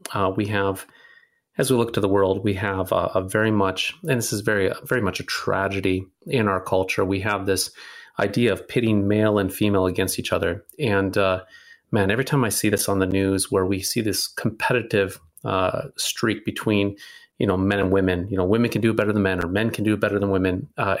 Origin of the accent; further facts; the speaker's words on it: North Dakota, United States; And I'm from North Dakota here. We have a lot of dairy farmers and ranchers and so forth.